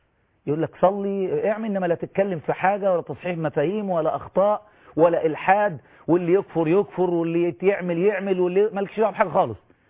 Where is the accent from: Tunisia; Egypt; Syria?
Egypt; Kafr el-Sheikh, Kafr El Sheikh Governorate; أنا من كفر الشيخ وأحد أعضاء الدعوة